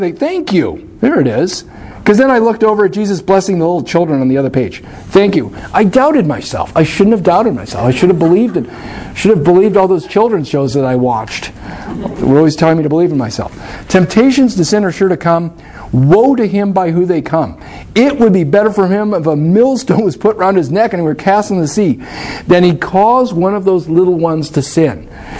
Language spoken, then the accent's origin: English; Alaska, United States; And I have to say, that was something growing up in Alaska we had hammered into us.